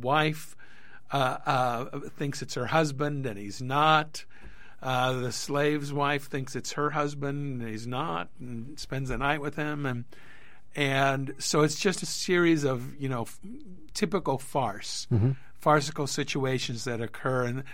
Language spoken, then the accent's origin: English; Santa Barbara, California, United States; also born or lived in Los Angeles; I grew up in Santa Barbara, and I spent a good portion of my early adult life in L.A., and it was just time to go back.